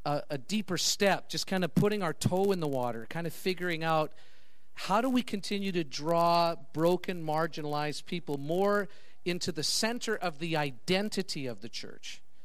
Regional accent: Canada; I'm a Canadian as well. I am Canadian.

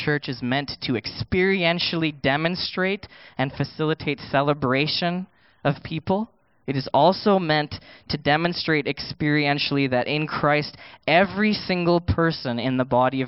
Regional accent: India; And now, man, I love being Indian. I think it's kind of better than most of you. I'm just kidding. But you know what? It's so wonderful because now I've married someone who's not Indian, and she loves Indian culture, and she loves things made in India, like me.

